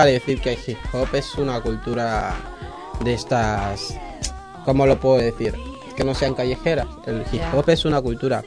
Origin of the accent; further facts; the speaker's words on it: Equatorial Guinea; Spanish is a second language; puede ser el bubi, el funk, que son idiomas o lenguas de mi país. Igualmente en idiomas de fuera, como en castellano, en francés, en inglés.